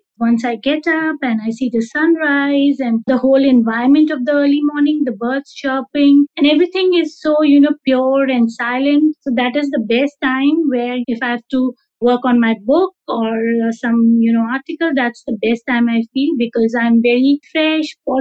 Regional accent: India; now in Dubai, United Arab Emirates; I am an Indian expat living in Dubai for the last 15 years with my family.

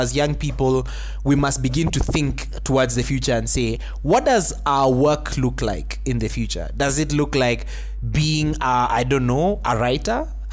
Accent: Kenya; But I think for us as Kenyan, we will feel this impact maybe in a few years to come.

